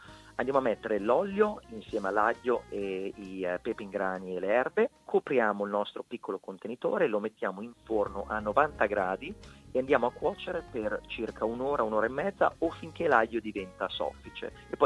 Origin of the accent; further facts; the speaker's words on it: Milan, Lombardy, Italy; io sono di Milano